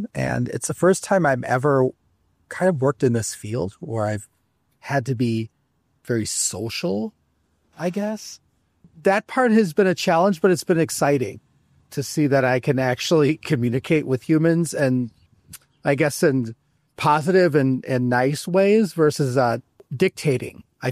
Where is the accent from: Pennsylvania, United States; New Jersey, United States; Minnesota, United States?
Minnesota, United States; Minneapolis; coming from Minneapolis, which is my hometown.